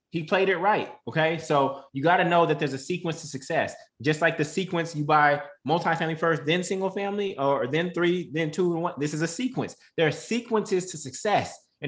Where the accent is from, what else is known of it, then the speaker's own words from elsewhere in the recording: Oakland, California, United States; Then you invest where you're from. I'm from Oakland, so I bought in Oakland.